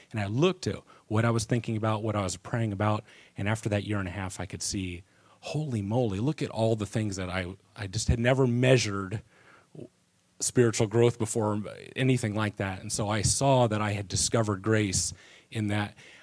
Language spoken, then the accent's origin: English; Muncie, Indiana, United States; I grew up in Muncie.